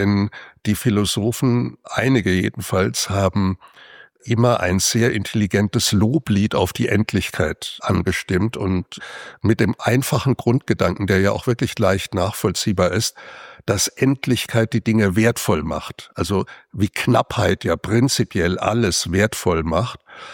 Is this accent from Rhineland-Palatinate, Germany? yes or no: yes; Rhineland-Palatinate, Germany; now in Berlin, Germany; ich stamme ja nicht aus Berlin, sondern aus der Pfalz. Wir hatten eigentlich immer fantastische lange Sommer.